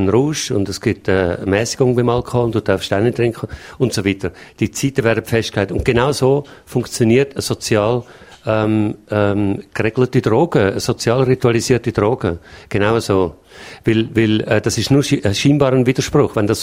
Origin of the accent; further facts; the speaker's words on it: Switzerland; Das ist einfach so bei uns in der Schweiz und auch in anderen Ländern